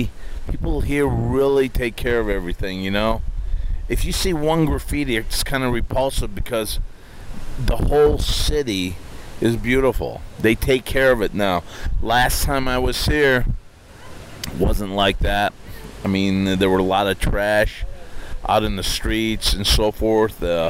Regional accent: United States; But you know what? I'm American. I used to be, I'm from America, and I used to be a waiter in college.

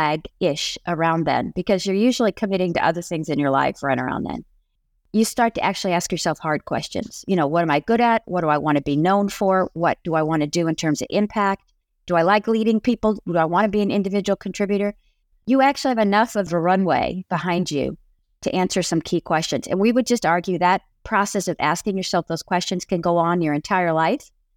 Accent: San Diego, California, United States; as a kid growing up in San Diego, I also wanted to get out of San Diego.

